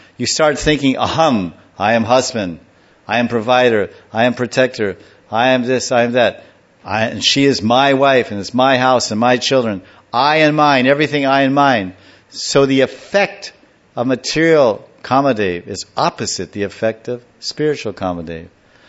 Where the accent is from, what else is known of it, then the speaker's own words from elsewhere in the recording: United States; But I'm an American from 60 years.